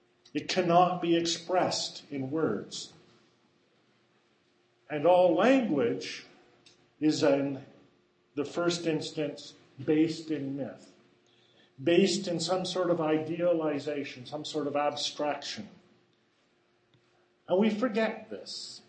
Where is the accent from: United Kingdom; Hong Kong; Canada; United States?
Canada; born there; First Nations people who lived near where I was born in Canada, the Iroquois people.